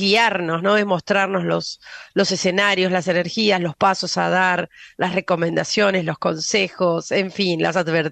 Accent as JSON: {"language": "Spanish", "country": "Argentina", "said": "Nos lleva a poder a sincerarnos, ¿no? Como ciudadanos argentinos"}